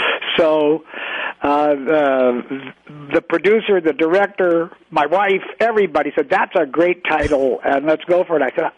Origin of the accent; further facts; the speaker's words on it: Canada; And I'm a Canadian.